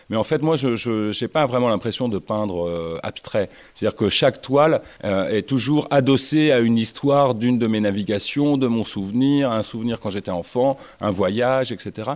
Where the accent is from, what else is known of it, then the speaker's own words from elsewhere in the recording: Arradon, Brittany, France; born there; also born or lived in Vannes / Paris; moi, je suis né à Arradon. J'ai longtemps habité à Vannes. J'ai ensuite quitté ma région natale pour aller vivre et travailler à Paris. Et puis là, ça fait un an que je suis revenu à Vannes avec un grand plaisir.